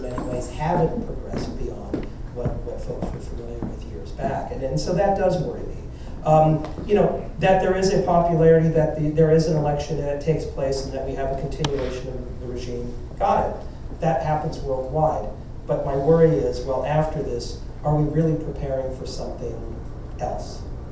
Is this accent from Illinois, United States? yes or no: yes; Chicago, Illinois, United States; Of course, as a Chicagoan, I grew up during the era of Richard J. Daley.